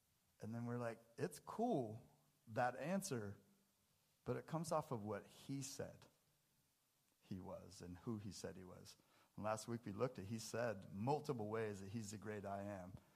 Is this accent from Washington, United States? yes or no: yes; Briar, Washington, United States; also born or lived in Seattle; I came from Seattle, born at the University of Washington. I grew up in a little town called Briar. I come from there.